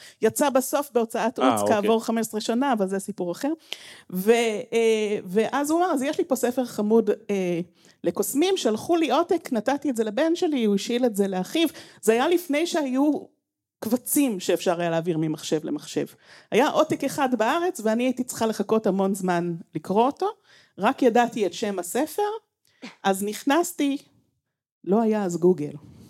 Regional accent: Jerusalem, Jerusalem District, Israel; also born or lived in United States / England; אני ירושלמית, נולדתי וגדלתי בעיקר בירושלים, אבל אימא לבת אקדמית, שכל 4 שנים הייתה נוסעת לשנת שבתון בחול, וככה אני גדלתי בזיגזגים בין ישראל לבין ארצות הברית ואנגליה.

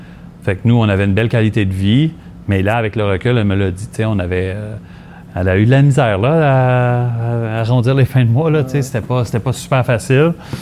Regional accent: Montreal, Quebec, Canada; born there; also born or lived in Lachenaie; Je suis né à Montréal.

